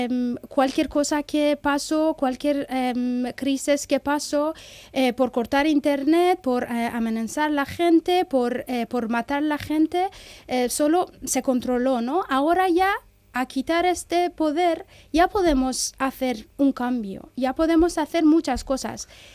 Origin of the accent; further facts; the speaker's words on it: Iran; Spanish is a second language; ellos van a hacer un cambio brutal en mi país, en la historia de Irán.